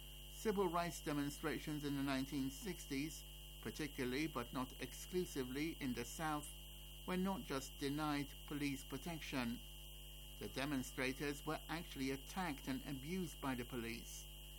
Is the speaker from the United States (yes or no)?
no; Netherlands; In my home country, the Netherlands, we have a saying that is used regularly in political discussions.